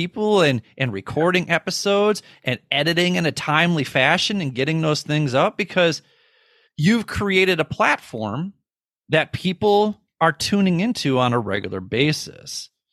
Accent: Minnesota, United States; When you're nice, that's what I'm from Minnesota. That's what we're called, Minnesota nice.

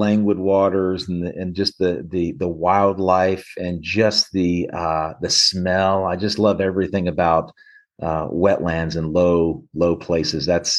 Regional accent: Memphis, Tennessee, United States; I grew up in Memphis, and my best friend since the first grade, we're still in close contact with one another.

